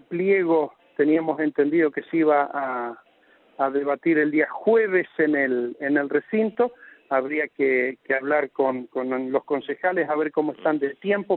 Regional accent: Paraná, Entre Ríos, Argentina; somos todos argentinos y paranaenses

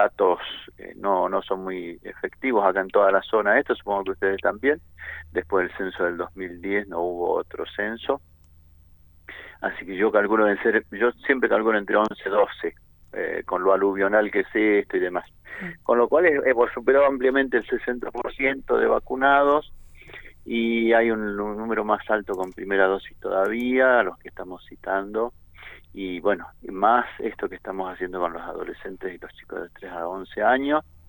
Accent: Tucumán, Argentina; yo vengo de Tucumán

